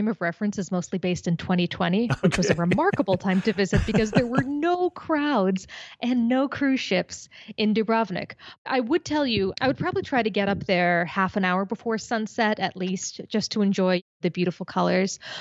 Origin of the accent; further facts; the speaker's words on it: United States; Long story short, I'm American.